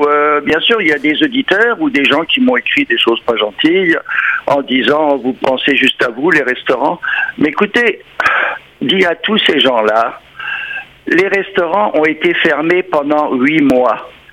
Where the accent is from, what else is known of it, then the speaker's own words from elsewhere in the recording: Quebec, Canada; Il va y avoir des dizaines de restaurants ou des centaines de restaurants à travers chez nous au Québec